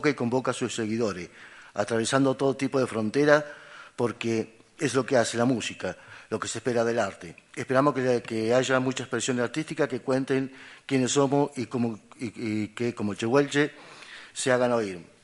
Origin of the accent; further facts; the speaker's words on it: Argentina; como argentino y como una sociedad que hemos aceptado y hemos tomado gran parte de nuestro ser de pueblos que han venido de otros orígenes, como europeos en la gran mayoría